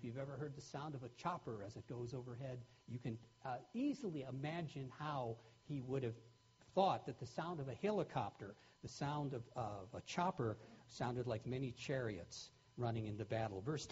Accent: United States; born there; As someone who was born as an American and takes a certain amount of pride in being an American, to me that grieves my heart

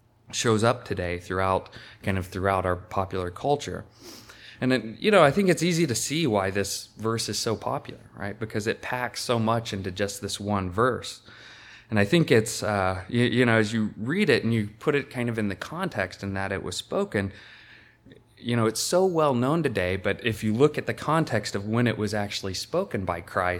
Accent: the South, United States; I'll say for myself growing up in the South, as you drive down the interstate

